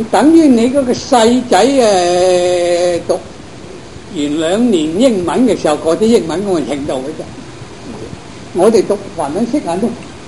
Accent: China; 仲信添啦我哋中国人。

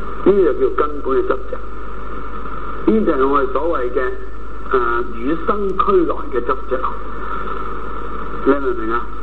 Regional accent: China; 因為我們中國人都沒有社會福利

